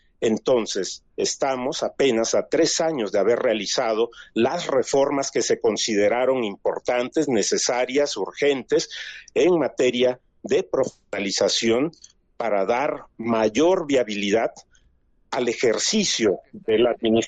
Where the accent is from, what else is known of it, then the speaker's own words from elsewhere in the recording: Mexico; como mexicano